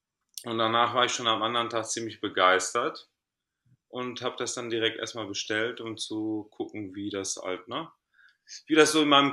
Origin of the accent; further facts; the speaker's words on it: North Rhine-Westphalia, Germany; Und ich komme aus Griechenland, ich bin aber gebürtig im Ruhrpott geboren, in Deutschland, aufgewachsen, aber mein Herz schlägt immer in Griechenland und so befinde ich mich halt zwischen den zwei Ländern und komme und gehe, arbeitsbezogen halt.